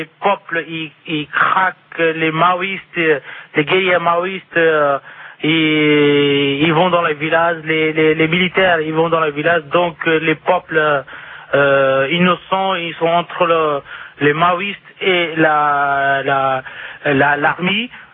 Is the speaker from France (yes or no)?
no; Nepal; French is a second language; je suis origine du Népal, en ce moment tu es en Bombay.